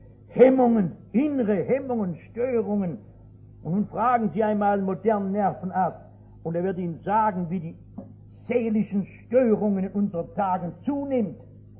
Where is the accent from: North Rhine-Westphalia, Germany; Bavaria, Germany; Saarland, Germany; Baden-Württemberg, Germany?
North Rhine-Westphalia, Germany; Sehen Sie, ich komme aus dem Ruhrgebiet. Das ist nicht so schön wie hier in Biel, nicht?